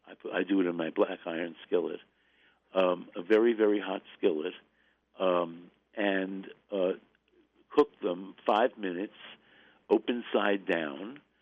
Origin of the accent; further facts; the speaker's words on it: New York, United States; I don't know what you say. I'm a New Yorker. I say online.